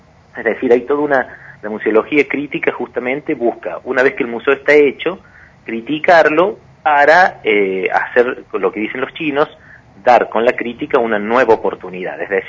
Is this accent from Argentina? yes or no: yes; Argentina; tiene que ver con nuestra perspectiva como argentinos, ¿no?